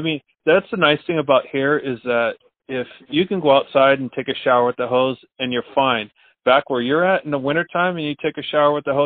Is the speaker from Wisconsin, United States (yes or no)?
no; California, United States; also born or lived in Redding, United States; So the background, I was born in Redding, California, back in 1970. So I feel like I'm a fossil now. and then moved up to the North Bay with my family.